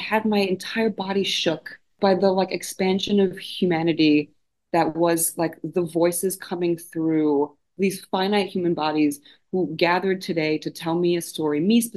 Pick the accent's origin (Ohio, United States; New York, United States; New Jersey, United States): New Jersey, United States; I grew up in North Jersey and the Newark, Carnegie Harrison area, the end of the PATH train.